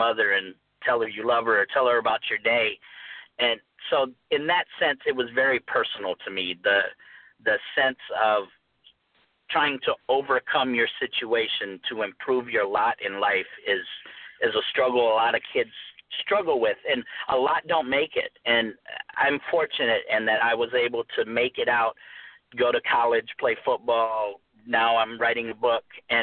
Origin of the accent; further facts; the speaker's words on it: Phoenix, Arizona, United States; growing up, I grew up in South Phoenix, and it was considered, you know, the bad part of town.